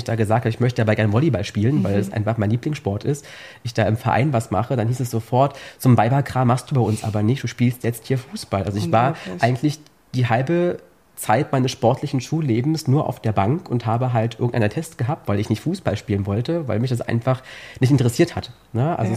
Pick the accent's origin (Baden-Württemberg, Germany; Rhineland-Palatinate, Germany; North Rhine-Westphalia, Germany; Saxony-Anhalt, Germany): Saxony-Anhalt, Germany; Ich bin im Harz aufgewachsen und bin dann plötzlich erstmal nach Leipzig gezogen oder nach Magdeburg oder wo auch immer hin.